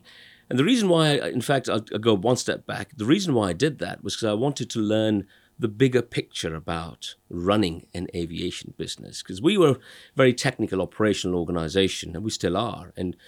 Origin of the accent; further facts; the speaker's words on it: United Kingdom; Well, I'm British of Indian origin.